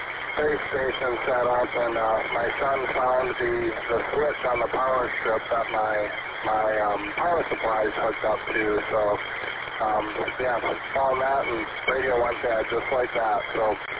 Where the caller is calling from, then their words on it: Michigan, United States; I'm kind of right in between Pommel and Fowler, a little north of that, by the Maple River State Game area.